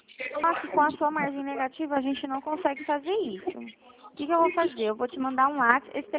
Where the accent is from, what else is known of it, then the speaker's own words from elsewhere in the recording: Itu, São Paulo, Brazil; Eu sou da região de Itu.